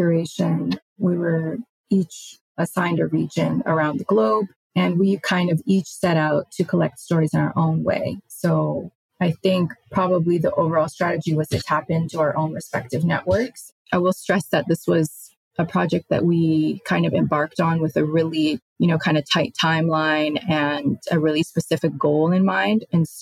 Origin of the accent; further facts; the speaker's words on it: Winnipeg, Manitoba, Canada; also born or lived in Libya; No, I grew up in Winnipeg and also I was born in Libya. So I lived there until I was 6.